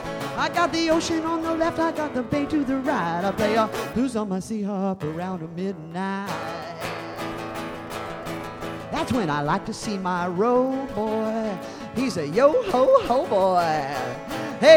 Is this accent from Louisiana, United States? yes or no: no; Florida, United States; my family roots are here, and we spent a lot of time growing up in the Florida Keys.